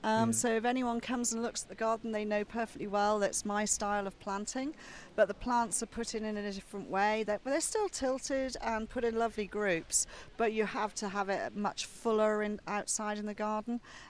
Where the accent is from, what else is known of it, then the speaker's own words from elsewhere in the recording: North East England, United Kingdom; So didn't really settle anywhere until I was about 8.5 years old. We settled in Northumberland. So I come from Northumberland. Basically, that's where I say my home is.